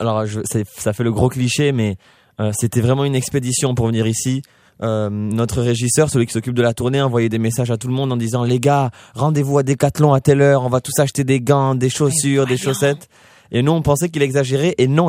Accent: Toulouse, Occitanie, France; ça serait de faire un stade chez nous à Toulouse.

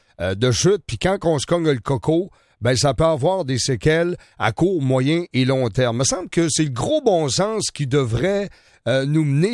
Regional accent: Sherbrooke, Quebec, Canada; Ben chez nous, à Sherbrooke, c'est obligatoire pour les jeunesses.

